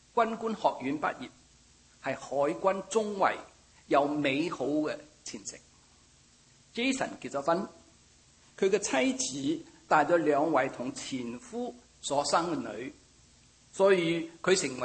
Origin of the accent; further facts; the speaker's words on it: Shanghai, China; Cantonese is a second language; 因为我生在上海，在上海大。咁我点会都讲过广东话呢，是因为同我妈妈细佬哥的时候讲。但我好年轻的时候呢，就离开屋企